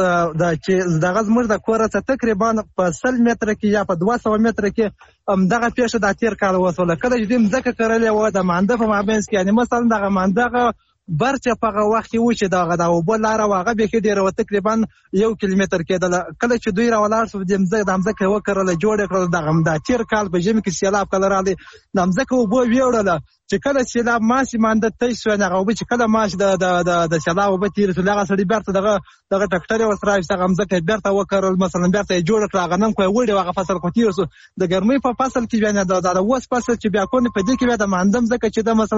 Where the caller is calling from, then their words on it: Helmand, Afghanistan; دلته په هلمند کې